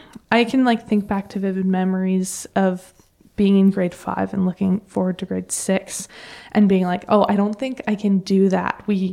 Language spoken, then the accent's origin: English; Calgary, Alberta, Canada; born there; So I was born in Calgary. At the time, my mom was a nurse at the Children's Hospital and my dad managed a Honda. And all of my family's in Alberta.